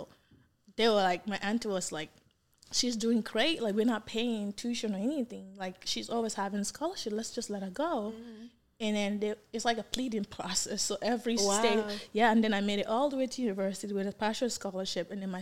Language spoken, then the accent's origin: English; Gambia; English is a second language; I'm from West Africa. You can tell from my accent. I'm from the Gambia. It's a small country, about 2 million population.